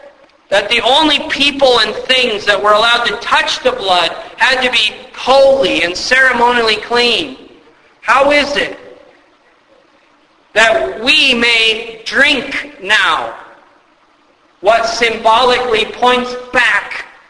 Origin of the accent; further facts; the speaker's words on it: United States; I know I'm an American, but you get the point.